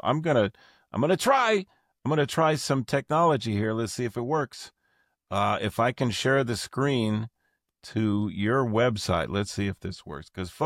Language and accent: English; Hattiesburg, Mississippi, United States; also born or lived in Chicago, United States; Well, see, I'm a hybrid because I go from, I started out in the Chicago area, then we moved to Hattiesburg.